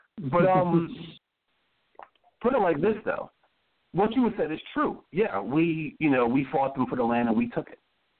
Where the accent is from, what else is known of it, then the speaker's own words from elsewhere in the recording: United States; I was just like, I'm an American.